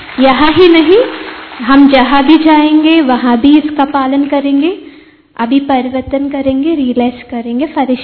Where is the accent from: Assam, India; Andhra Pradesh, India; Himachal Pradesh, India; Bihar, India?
Andhra Pradesh, India; Visakhapatnam; मैं विशाखापट्टनम आंध्र प्रदेश से आई हूँ।